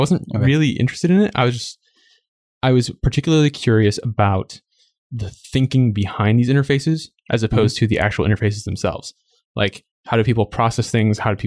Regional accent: Mankato, Minnesota, United States; Mankato is the town I grew up in Minnesota.

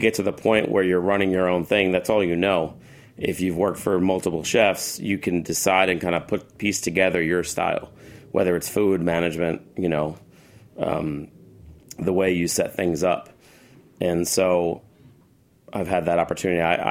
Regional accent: Paramus, New Jersey, United States; I'm from Jersey. I grew up in Paramus.

